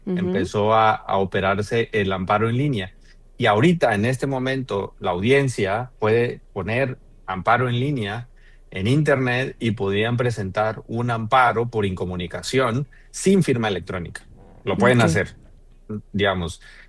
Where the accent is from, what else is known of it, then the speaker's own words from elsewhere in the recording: Oaxaca, Mexico; yo soy de Oaxaca, y en Oaxaca los juzgados federales están en la capital y en Salina Cruz, y no más.